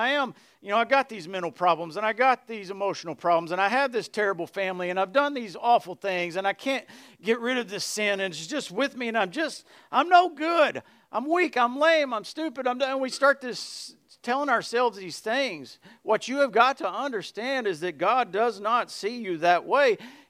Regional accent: Burleson, Texas, United States; I told you all before, I grew up in Burleson, and we had a school bully, you know.

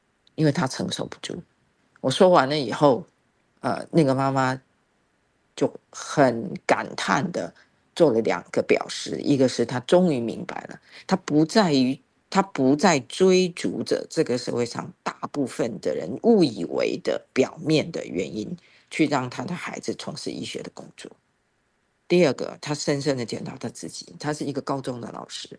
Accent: Taiwan; also born or lived in United States; 放弃美国非常优渥的这个生活条件回到台湾来贡献这个养我长大的地方

